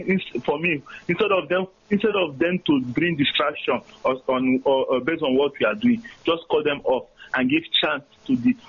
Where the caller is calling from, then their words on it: Bremen, Germany; I'm calling from Bremen.